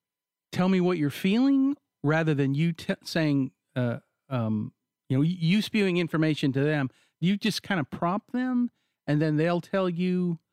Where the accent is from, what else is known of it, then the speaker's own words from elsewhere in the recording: Canada; Well, okay, that was Canada. I'm from Canada.